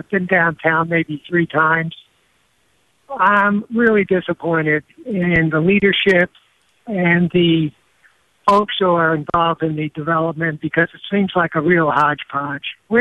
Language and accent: English; Alexandria, Virginia, United States; now in Jacksonville, United States; I come from Alexandria, Virginia. They have a waterfront, the Potomac River.